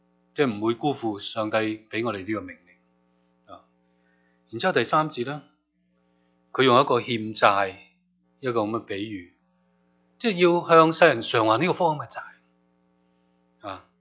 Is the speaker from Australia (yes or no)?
no; China; 可以肯咁样嚟为我哋中国人嚟付上